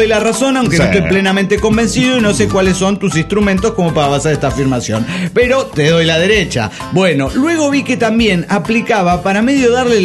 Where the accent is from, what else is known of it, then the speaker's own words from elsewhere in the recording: Los Cabos, Baja California Sur, Mexico; de los Cabos Baja California, Sur de México.